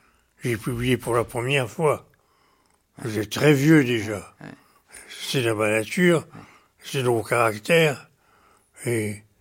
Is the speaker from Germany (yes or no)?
yes; Germany; J'ai été élevé un pied en Allemagne. C'était l'Allemagne d'Hitler.